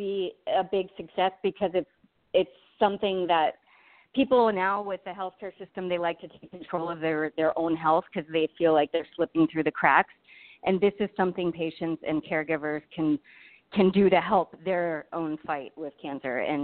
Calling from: Arizona, United States

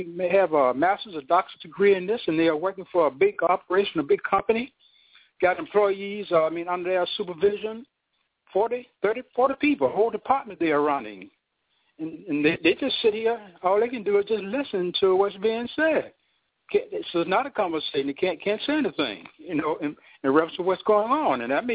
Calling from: Mount Vernon, New York, United States; I'm calling from Mount Vernon, New York.

